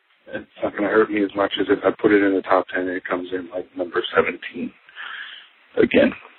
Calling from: Texas, United States; I'm calling from East Texas again.

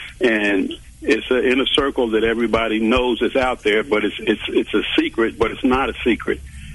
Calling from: Kansas City, Kansas, United States; I'm calling from Kansas City, Kansas.

